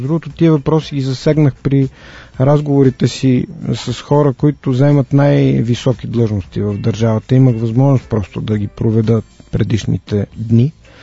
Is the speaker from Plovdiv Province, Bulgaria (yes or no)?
no; Sofia, Sofia City, Bulgaria; ние сме от София и ние до София, около София навсякъде има планини